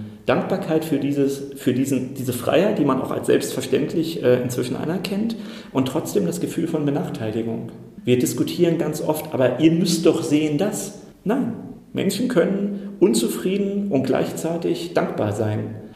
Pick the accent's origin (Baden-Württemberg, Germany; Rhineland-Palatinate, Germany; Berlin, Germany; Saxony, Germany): Berlin, Germany; ich bin ja in Ostberlin aufgewachsen und insofern habe ich mit 13, 14, ich war 13, als die Mauer aufging